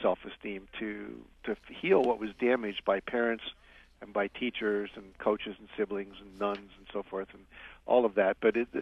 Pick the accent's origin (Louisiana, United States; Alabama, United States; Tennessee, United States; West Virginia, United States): West Virginia, United States; Wheeling; Well, I was raised primarily in Wheeling, West Virginia